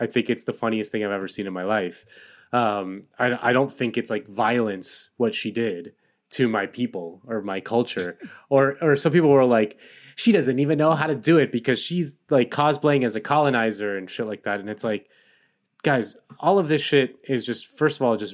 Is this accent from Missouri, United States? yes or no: no; Miami, Florida, United States; born there; I'm from Spain. My family's from Spain. I was born in Miami, but all my family's from Spain. They still live there. My cousins, my uncles, my grandparents. I go there all the time. I've lived there for a little bit. I speak Spanish